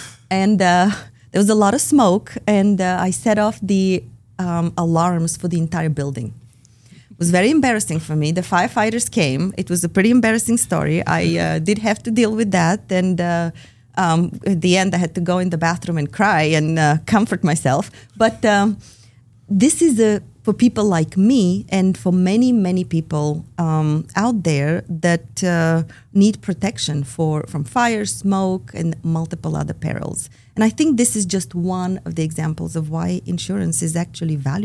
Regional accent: Bulgaria; English is a second language; And if you hear my accent, that's because I'm Bulgarian.

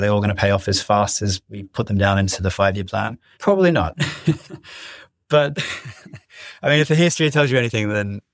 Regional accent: Australia; my home country of Australia

